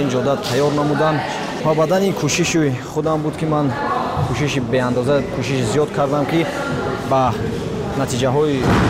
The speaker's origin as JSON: {"language": "Persian", "town": "Vanj", "region": "Gorno-Badakhshan", "country": "Tajikistan", "tie": "born or raised there", "said": "من از خوردی در لوهیای ونج ولایت مختار کوهستان بدخشان در اولای ورزشگر به دنیا آمدم."}